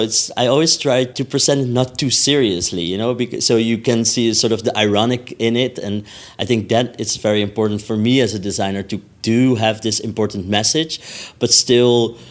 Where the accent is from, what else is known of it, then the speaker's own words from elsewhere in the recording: Amsterdam, North Holland, Netherlands; I'm from Amsterdam. I'm a fashion designer